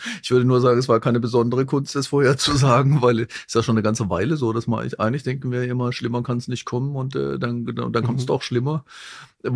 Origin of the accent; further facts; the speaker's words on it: Baden-Württemberg, Germany; Ich bin im Schwarzwald aufgewachsen und wir sind halt immer, eigentlich so, kaum konnte man gehen, auf Skier standen.